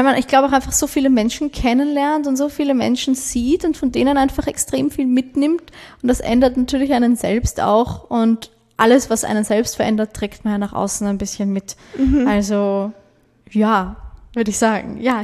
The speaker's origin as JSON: {"language": "German", "town": "Baden", "region": "Lower Austria", "country": "Austria", "said": "weil ich bin aus Baden, ich wohne in Baden, ich bin sehr gerne in Baden."}